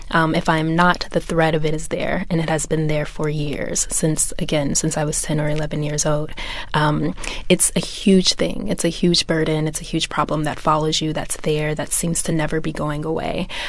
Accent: Oklahoma City, Oklahoma, United States; I lived in Oklahoma City. I grew up in Oklahoma.

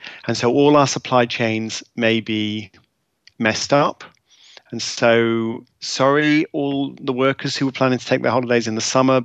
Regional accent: United Kingdom; Well, I mean, you know, we're British, so all our cars are little to you.

